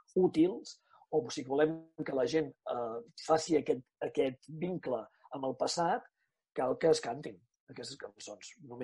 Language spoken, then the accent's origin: Catalan; Banyoles, Catalonia, Spain; d'aquí Banyoles, on soc jo, de Banyoles.